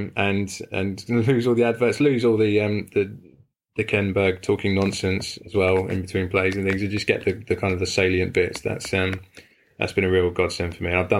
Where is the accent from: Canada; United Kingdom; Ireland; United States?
United Kingdom; England; I say nil rather than zero because I'm English.